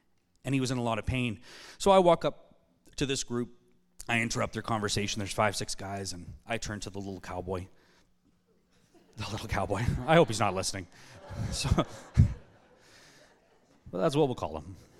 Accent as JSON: {"language": "English", "town": "Calgary", "region": "Alberta", "country": "Canada", "said": "I'm from Calgary, so when I travel, people always ask me"}